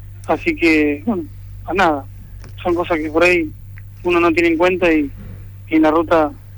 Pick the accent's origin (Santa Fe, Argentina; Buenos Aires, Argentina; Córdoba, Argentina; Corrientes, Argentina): Santa Fe, Argentina; Santo Tomé; No, yo soy de Santa Fe, Santo Tomé más precisamente.